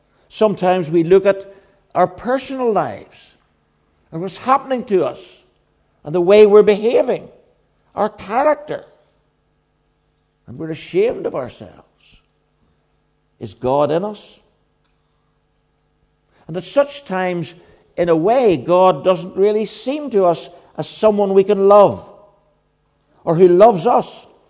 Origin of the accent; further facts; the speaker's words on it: Belfast, Northern Ireland, United Kingdom; The first 11 years of my life were spent growing up in East Belfast, about 600 yards from the Woodstock Church building, where my sister and I, with two of my cousins, went to Sabbath school every Sabbath afternoon.